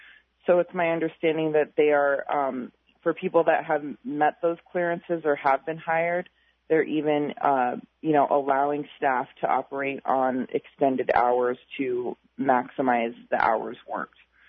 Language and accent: English; Bethel, Alaska, United States; I would love it if my hometown of Bethel could be the first community in Alaska to get 100% participation rate.